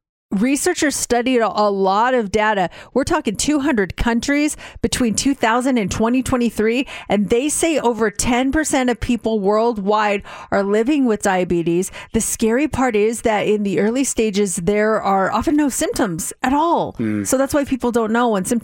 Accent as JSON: {"language": "English", "town": "Denver", "region": "Colorado", "country": "United States", "said": "The only reason I know that is because I hail from the Mile High City, Denver."}